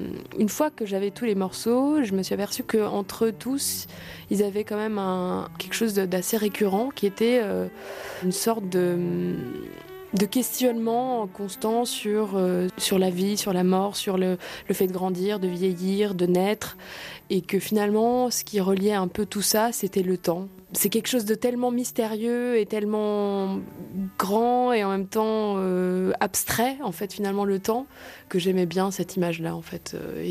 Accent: France; also born or lived in Argentina / Brazil; J'ai grandi en France, en Argentine, je chante en espagnol, en portugais, en français.

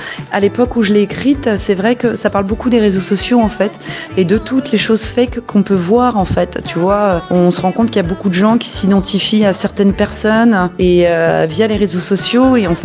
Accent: France; on est français, on va enregistrer dans ce studio mythique, on chante en anglais

